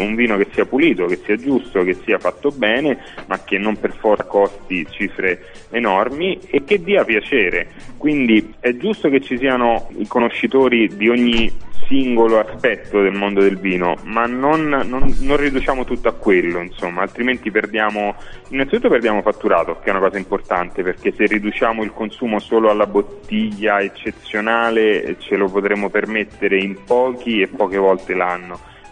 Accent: Castelli Romani, Lazio, Italy; Io vengo e sono, abito ancora ai Castelli Romani, e quindi vengo da un territorio storicamente vocato al vino, per quanto ultimamente caduto, diciamo così, in disgrazia.

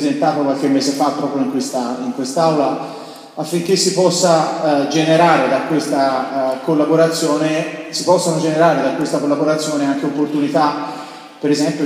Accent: Siena, Tuscany, Italy; io sono senese, credo si senta dall'accento, sono particolarmente legato ovviamente a questa città

